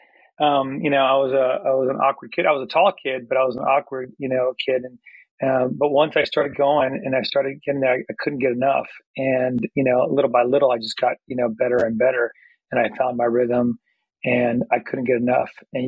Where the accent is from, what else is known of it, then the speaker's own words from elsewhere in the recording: San Francisco, California, United States; also born or lived in Houston, United States; So, like I said, I was born in San Francisco, and we moved to Houston for a while, and then we moved back to San Francisco.